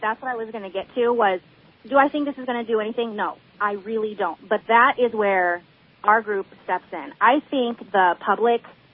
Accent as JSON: {"language": "English", "country": "United States", "said": "It's been in the name of myself as an American and my job to uphold my politicians accountable."}